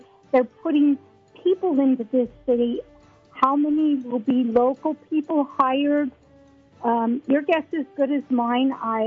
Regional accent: Montana, United States; I'm from Montana, and they're having the same issues in spades back there

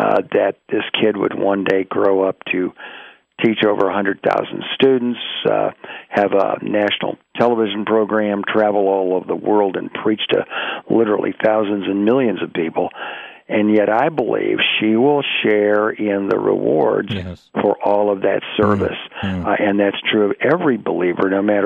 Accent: Detroit, Michigan, United States; I grew up in Detroit in a non-Christian home. No God, no Jesus, no Bible, no church.

